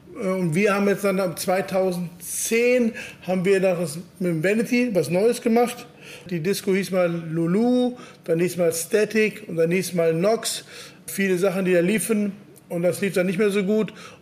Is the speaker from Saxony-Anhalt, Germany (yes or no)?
no; Cologne, North Rhine-Westphalia, Germany; born there; Also ich bin ja in Köln geboren, liebe Köln und finde die Kölner Mentalität generell sehr gut.